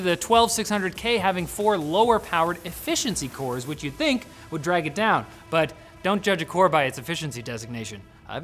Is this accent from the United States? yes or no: no; Canada; We're Canadian, sorry.